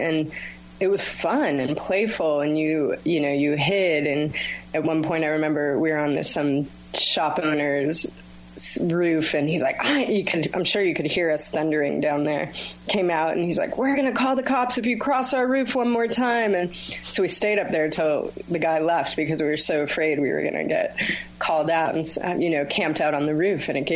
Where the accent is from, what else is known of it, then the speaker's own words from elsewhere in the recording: Santa Monica, California, United States; actually grew up in Los Angeles, so I spend an enormous amount of time in the outdoors now, but I grew up in Santa Monica, right on Manhattan and 12th Street